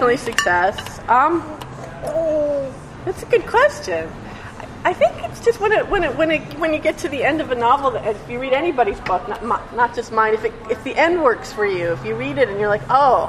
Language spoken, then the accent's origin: English; Englewood, New Jersey, United States; also born or lived in San Francisco / New Orleans; I was brought up in Englewood, New Jersey. So not very far from here. But I haven't been in the New York area my whole life. I lived in San Francisco, and I lived in New Orleans, and then came home.